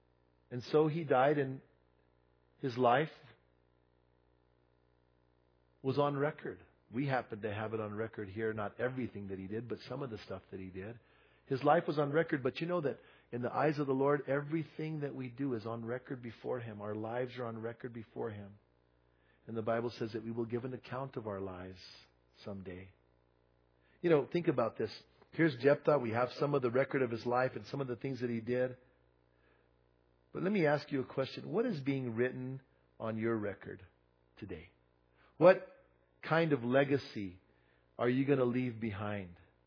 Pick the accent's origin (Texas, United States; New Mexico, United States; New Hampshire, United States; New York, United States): New Mexico, United States; Bernalillo; In my hometown, almost everyone that I knew, we all said sandwich instead of sandwich, you know. So you kind of knew if you were from Bernalillo.